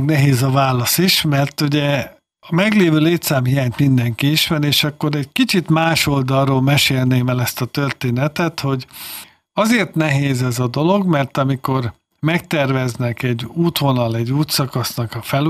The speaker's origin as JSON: {"language": "Hungarian", "country": "Hungary", "said": "miközben mi magyarként azt gondoljuk, hogy mi betartottuk a szabályt"}